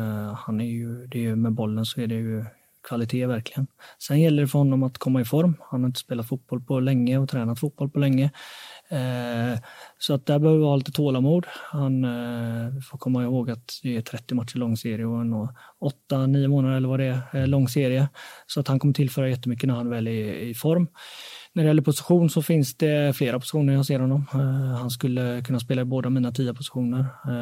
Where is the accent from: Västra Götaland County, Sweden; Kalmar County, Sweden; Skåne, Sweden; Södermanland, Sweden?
Västra Götaland County, Sweden; Gothenburg; moved away; dels Göteborg, det är min hemstad. Jag har inte bott där på 17 år, och det var dags att komma hem.